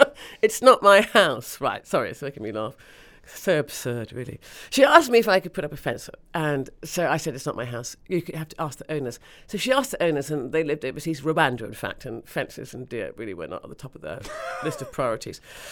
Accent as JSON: {"language": "English", "region": "London", "country": "United Kingdom", "said": "I'm a Londoner. I'm also an outsider. I inhabit both places."}